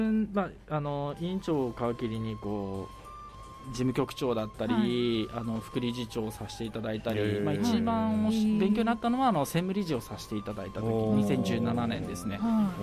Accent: Nagasaki, Japan; 長崎から来ましたって言ったら、はい、もうものすごく褒めてらっしゃいました

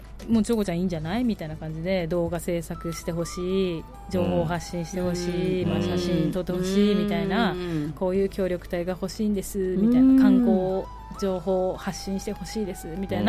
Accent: Kawatana, Nagasaki, Japan; それで自分ところの町川棚町を出身地を盛り上げたいっていう意識になったんですよ。

